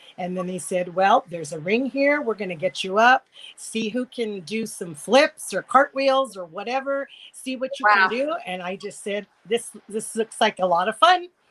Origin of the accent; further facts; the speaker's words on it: Alhambra, California, United States; I grew up in Alhambra, California, and I was Miss Alhambra